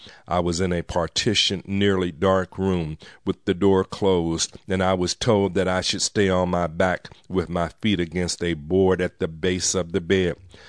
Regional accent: Longmont, Colorado, United States; Two girls were from Longmont, my hometown.

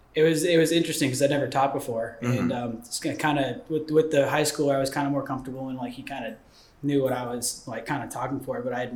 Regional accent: Colorado, United States; I grew up about 10 minutes from the Continental Divide.

